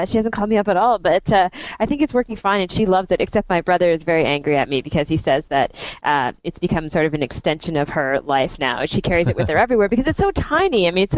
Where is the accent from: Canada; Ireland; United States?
Canada; Toronto, Ontario; from Toronto.